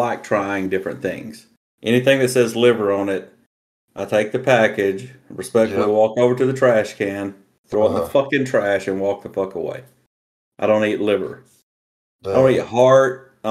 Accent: Texas, United States; Everybody knows that I'm from Texas, and I heavily support my Texas teams.

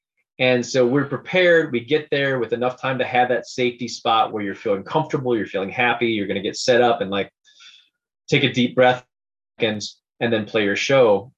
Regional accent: Michigan, United States; also born or lived in Ann Arbor; as just a Southeast Michigan guy. I mean, I grew up north, but when I really started hitting it hard, I was from Ann Arbor and using that as home base.

